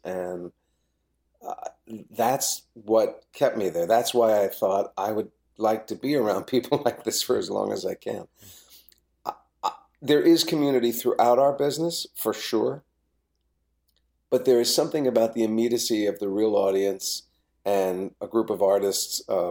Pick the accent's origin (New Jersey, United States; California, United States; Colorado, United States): New Jersey, United States; I grew up in New Jersey. My fantasies when I thought, oh, maybe I'd like to do this for real, were all about trying to get over the river and work in New York